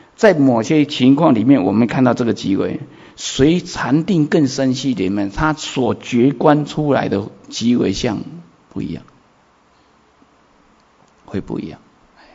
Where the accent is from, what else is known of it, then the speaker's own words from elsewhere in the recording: Taiwan; 像我们台湾人去那个缅甸啊，得到那个疟疾啊